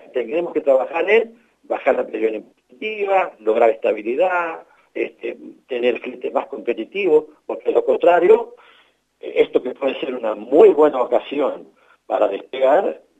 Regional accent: Argentina; somos argentinos

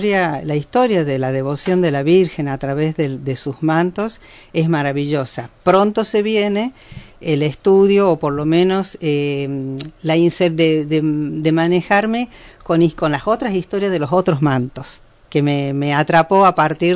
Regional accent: Tucumán, Argentina; born there; Yo nací en Tucumán.

